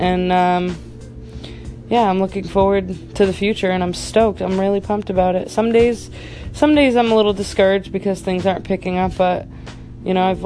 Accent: Massachusetts, United States; I'm from Western Massachusetts, New England area.

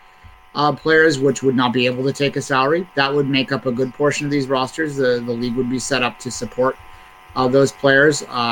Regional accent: Belleville, Ontario, Canada; You put a team like this in my hometown, Belleville, Ontario

